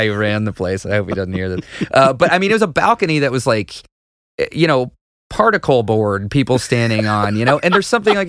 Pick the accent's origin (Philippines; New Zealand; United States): United States; Nashville, Tennessee; I'm a Southerner. I am from the South, and I'm from the Nashville area.